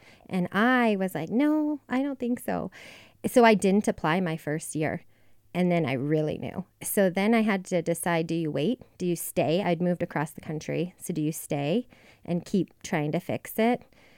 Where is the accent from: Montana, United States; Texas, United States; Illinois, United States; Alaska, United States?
Montana, United States; Great Falls; I really wanted to leave Montana, because I grew up here in Great Falls